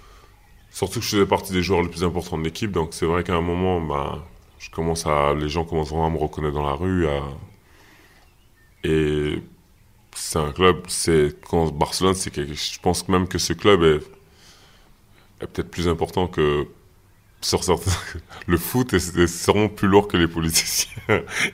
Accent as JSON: {"language": "French", "town": "Paris", "region": "Île-de-France", "country": "France", "said": "je suis parisien, donc pour moi, c'était compliqué"}